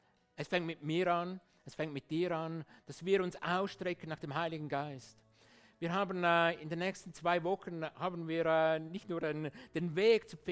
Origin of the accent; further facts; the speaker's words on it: Switzerland; Und auch ich bin willkommen als Schweizer, selbstverständlich.